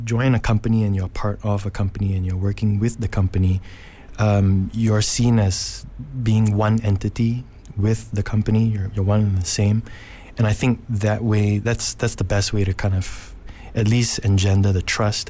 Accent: Malaysia; I do a lot of work in KL, and I'm Malaysian, so I spend a lot of time here

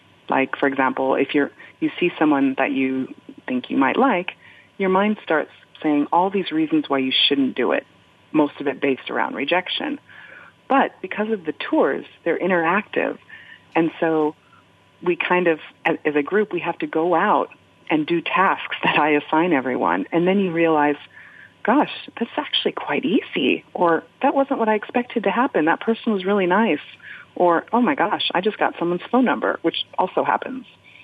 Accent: United States; now in London, United Kingdom; Well, you know, I've been in London for about 15 years now. I'm from the States, from America

